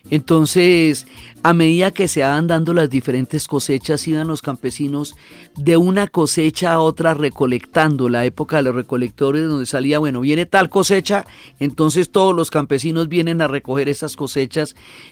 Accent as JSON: {"language": "Spanish", "country": "Colombia", "said": "en el reconocimiento de nosotros como colombianos"}